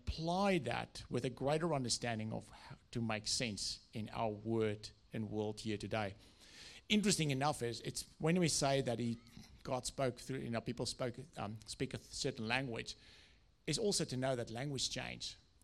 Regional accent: South Africa; first language Afrikaans; English is a second language; when I speak inappropriate words in Afrikaans, which is my mother tongue, we all laugh.

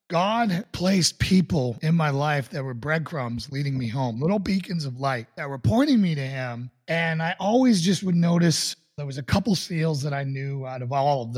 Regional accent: Boston, Massachusetts, United States; And I was raised in Boston, Massachusetts, where there was Paul Revere's ride.

